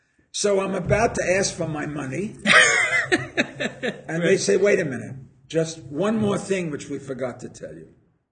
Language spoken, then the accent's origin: English; United States; now in England; I'm an American, and I worked in New York the first 8 years.